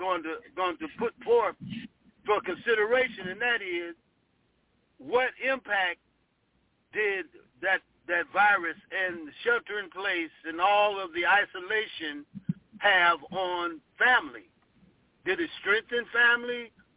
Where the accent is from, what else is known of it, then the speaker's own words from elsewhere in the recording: Ohio, United States; now in Sacramento, United States; However, I learned that I got warmer because I'm from Ohio. And I've been living in Sacramento for 14 years or so, 13, 14 years.